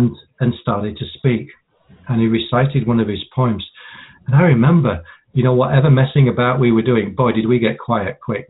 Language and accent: English; Yorkshire and the Humber, United Kingdom; I grew up in Yorkshire